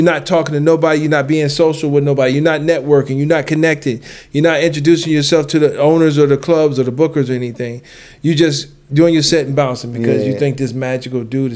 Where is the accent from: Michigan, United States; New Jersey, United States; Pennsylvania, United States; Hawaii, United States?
Pennsylvania, United States; Erie; I'm from Erie. Come check me out.